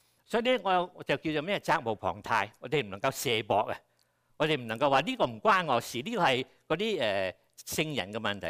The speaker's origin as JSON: {"language": "Cantonese", "town": "Kaiping", "region": "Guangdong", "country": "China", "accent": "Siyi", "said": "咁咧我太太台山人，我开平，所以我哋都系四邑人。我外父成日叫我落盐啦，佢话落粒成尾啊。我啲音幾正嘅，我啲鄉下音非常正。"}